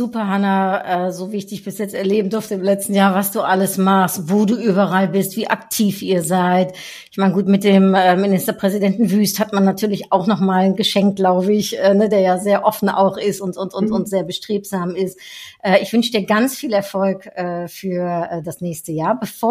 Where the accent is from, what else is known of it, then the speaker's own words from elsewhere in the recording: Cologne, North Rhine-Westphalia, Germany; Ja, ich sag mal, als Kölner ist man da sehr erprobt.